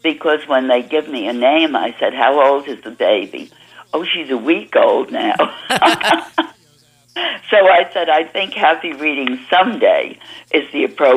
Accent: Bronx, New York, United States; now in New Jersey, United States; Well, I was raised in the Bronx, and then lived in New York for a few years, and then moved out to New Jersey.

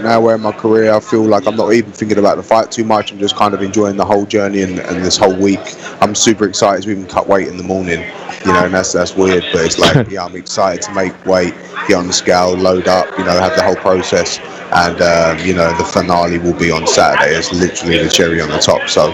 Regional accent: London, United Kingdom; now in Coconut Creek, United States; I actually live in Coconut Creek, but I'm originally from Southeast London. But I've been over here for like 7 years now.

